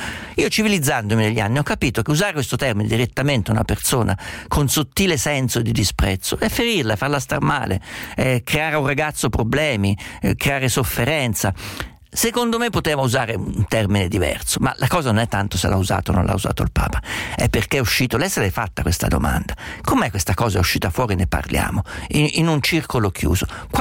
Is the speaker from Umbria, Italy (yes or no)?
yes; Umbria, Italy; Io vengo da una terra in cui il turpiloquio si impara mentre si prende il latte dalla mamma, sono umbro, quindi figuriamoci, una terra di mangiapreti terribili